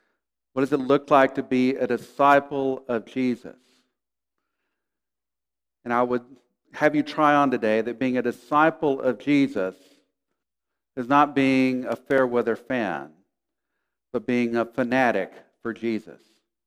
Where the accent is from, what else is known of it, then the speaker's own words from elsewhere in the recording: San Antonio, Texas, United States; But not to brag, we're from San Antonio. While we were living in San Antonio, the San Antonio Spurs won 5 NBA titles.